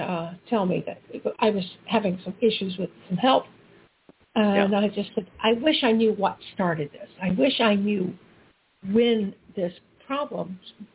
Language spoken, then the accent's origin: English; South Carolina, United States; he was from Florida, I was from South Carolina, and our parents didn't travel in the same circles.